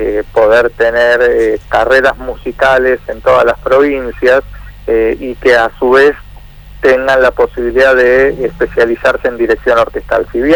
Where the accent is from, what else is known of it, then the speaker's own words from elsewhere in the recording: Argentina; para nosotros como argentinos, hoy por hoy … ya es un clásico